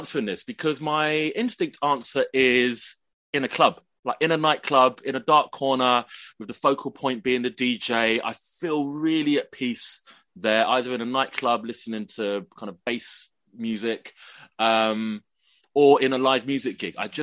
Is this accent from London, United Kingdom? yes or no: yes; London, United Kingdom; And I think it's partly because I grew up in London, and so I forgive the pun, I pine for green and nature, because I don't see very much of it. It's quite an alien concept for my London being to be surrounded by trees.